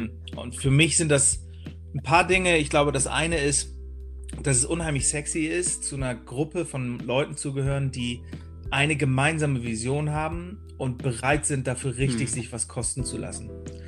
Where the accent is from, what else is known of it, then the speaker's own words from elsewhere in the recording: Bremen, Germany; now in Marburg, Germany; ich komme ursprünglich aus Bremen, lebe aber jetzt schon seit, keine Ahnung, 10, 15 Jahren oder so in Marburg